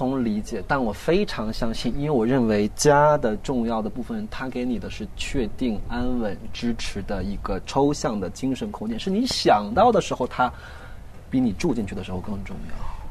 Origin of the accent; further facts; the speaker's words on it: Yichun, Heilongjiang, China; born there; 伊春还是有挺多山的，但我出生的地方是没什么山的，它就是一个北方小城市。